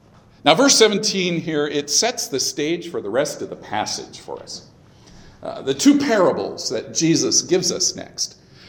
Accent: California, United States; now in Oregon, United States; I sure saw quite a bit of this growing up in the San Joaquin Valley, the Central Valley of California, where many of my friends were ranchers and farmers and such. But I was here in Oregon

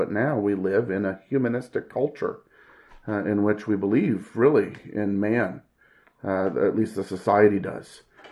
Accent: Michigan, United States; where I grew up in Michigan, you would ask where they lived.

